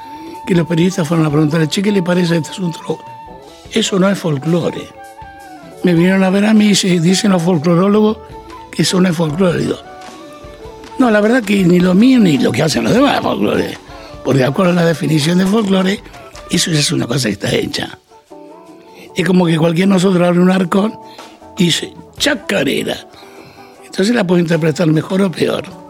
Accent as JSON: {"language": "Spanish", "region": "Buenos Aires", "country": "Argentina", "said": "Nosotros somos acá porteños"}